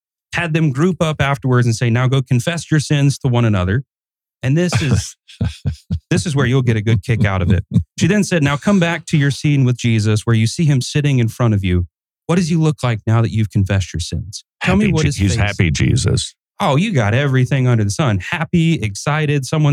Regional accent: Kentucky, United States; Yeah, I'm not a speller. I'm from Kentucky.

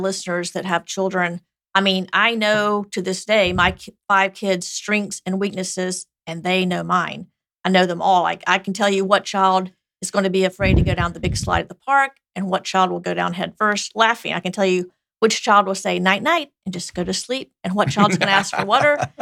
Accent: Georgia, United States; So growing up in the South, my mom would make pimento cheese.

